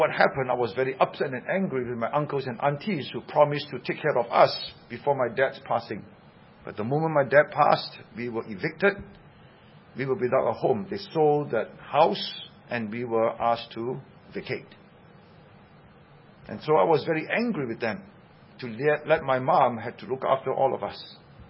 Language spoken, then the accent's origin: English; Seremban, Negeri Sembilan, Malaysia; also born or lived in Singapore; I was born in Singapore, but I'm not brought up in Singapore. I was brought up in Seremban. My dad was a member of parliament in Seremban.